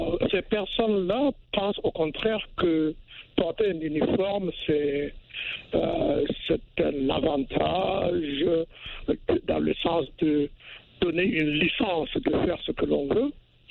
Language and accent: French; Kaya, Centre-Nord, Burkina Faso; Kaya qui, en parenthèse, se trouve être ma ville natale.